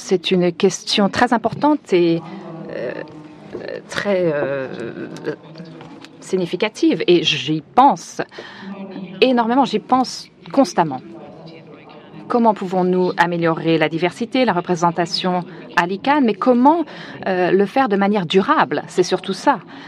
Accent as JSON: {"language": "French", "region": "La Guajira", "country": "Colombia", "said": "Je viens de Colombie. J'appartiens à une ethnie qui se trouve à Guajira."}